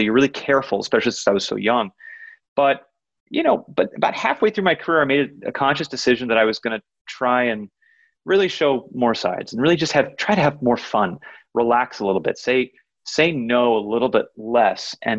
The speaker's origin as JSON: {"language": "English", "town": "Los Angeles", "region": "California", "country": "United States", "tie": "born or raised there", "said": "So as a kid growing up, again, very lucky growing up in Los Angeles, they would take my brother and I out to see a lot of things."}